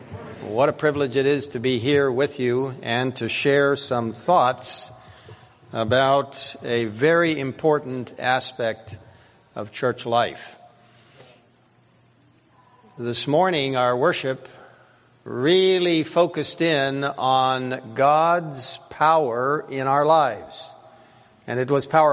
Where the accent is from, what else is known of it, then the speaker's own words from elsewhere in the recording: Cairo, Cairo Governorate, Egypt; I grew up in Cairo, Egypt. I love the Middle East.